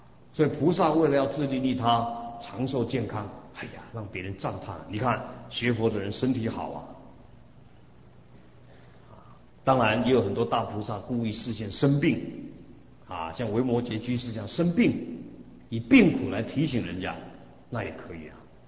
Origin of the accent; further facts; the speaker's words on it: China; 这一点我们中国人要倒过来了啊，我们中国人比较爱面子，凸显自己啊